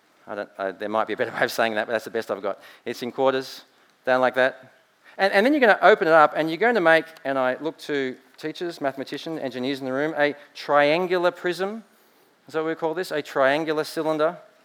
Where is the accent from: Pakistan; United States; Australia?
Australia; For some reason, being in America actually made my accent stronger. It was as if Steve Irwin was my uncle, Paul Hogan was my dad. That's how proud I was.